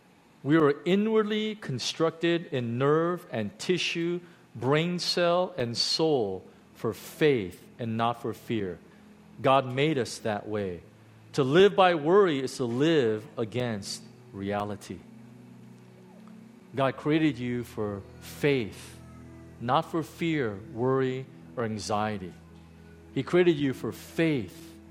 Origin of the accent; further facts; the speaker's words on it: United States; growing up in the States, I was told that I was weak because I was Korean, you know, my whole life. I was told because I was Asian that I wasn't good enough